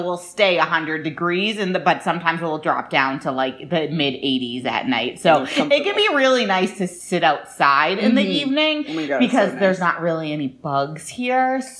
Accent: Massachusetts, United States; We're from Massachusetts, where everything is clumped on

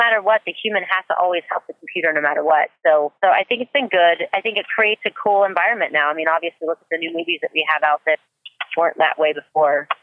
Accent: Florida, United States; also born or lived in Charlotte, United States / California; I'm from Florida, was born in Charlotte, North Carolina, raised in Florida.

